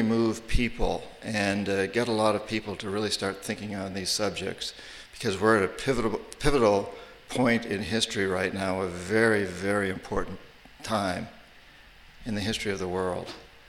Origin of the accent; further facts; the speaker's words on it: New Hampshire, United States; Again, created in my home state, New Hampshire, as we say it up there.